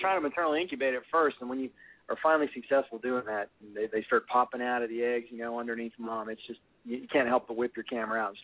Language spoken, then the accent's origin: English; Fort Lauderdale, Florida, United States; But I guess I'm from South Florida originally. Fort Lauderdale is actually where I was born.